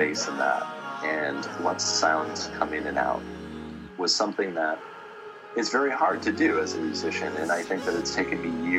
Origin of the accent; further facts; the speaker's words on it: United States; I think that it's difficult thinking about making electronic music as an American artist